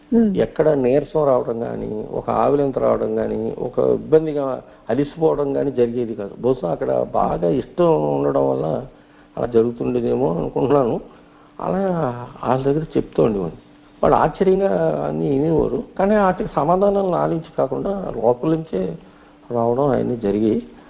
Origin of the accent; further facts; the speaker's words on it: Pulapalli, Andhra Pradesh, India; తర్వాత మరి నేను సైకిలే ఒకటే ఉండేది నాకు, మా పూలపల్లి మా స్వగ్రామం అక్కడి నుంచి పాలకొల్లు వచ్చేవాడిని.